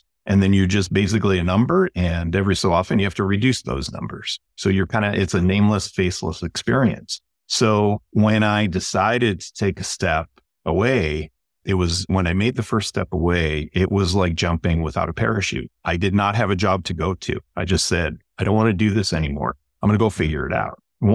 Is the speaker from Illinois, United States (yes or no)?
yes; Chicago, Illinois, United States; So I'm originally from Chicago.